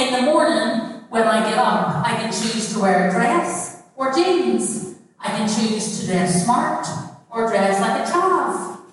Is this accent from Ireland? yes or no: yes; Ireland; I come from Ireland, I come from the countryside